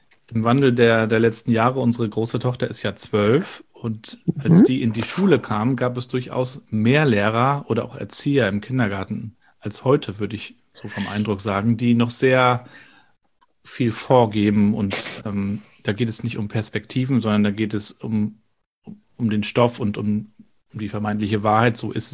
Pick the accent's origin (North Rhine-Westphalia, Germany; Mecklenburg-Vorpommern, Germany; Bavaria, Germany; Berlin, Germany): Mecklenburg-Vorpommern, Germany; Rostock; Ich als Rostocker natürlich auch sehr viel.